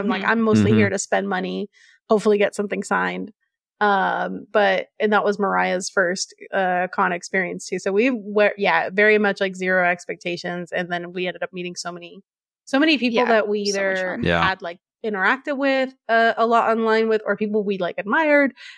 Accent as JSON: {"language": "English", "town": "The Woodlands", "region": "Texas", "country": "United States", "said": "Because I'll tell people I'm from the Woodlands, and unless you're like from here, you have no idea what that means or where that is. It's Houston."}